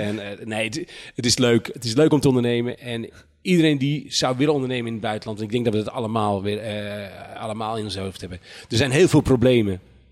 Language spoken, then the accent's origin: Dutch; Netherlands; now in France; We zijn nog steeds een beetje buitenlander, ook al woon je hier lang. Hou dat toch een beetje vast. We zijn Nederlander